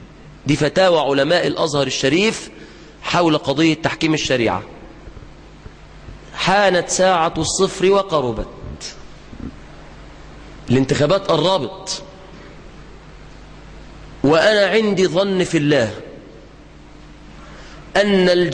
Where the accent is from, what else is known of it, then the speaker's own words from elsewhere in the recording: Egypt; اللهم احفظ بلدنا مصر من الفتن ما ظهر منها وما بطن